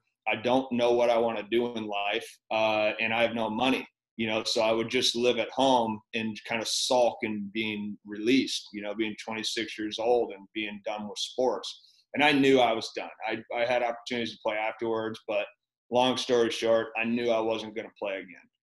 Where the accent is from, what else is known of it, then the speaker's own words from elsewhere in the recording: Michigan, United States; No, I grew up in Michigan. I went to Central Michigan. I transferred to Minnesota State.